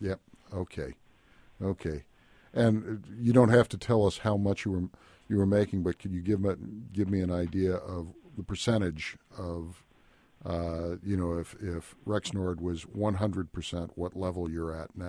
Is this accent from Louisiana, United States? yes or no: no; Indiana, United States; accent: Southern Indiana; I think earlier on I let my Southern Indiana accent get the best of me, and I was mispronouncing the name.